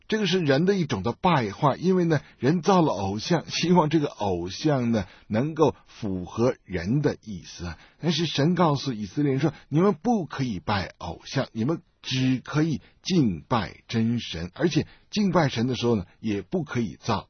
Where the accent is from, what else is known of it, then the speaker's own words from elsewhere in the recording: China; 我觉得今天我们作为中国人呢